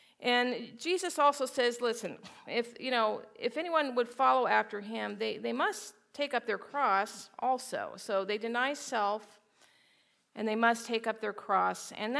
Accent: New Mexico, United States; growing up in New Mexico, we have the Rocky Mountains, did a lot of hiking

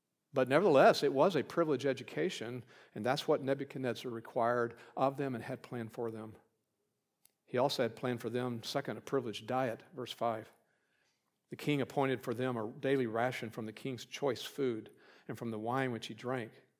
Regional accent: Wharton, Texas, United States; Babylon was the learning center of the day, kind of like my hometown, Wharton, Texas.

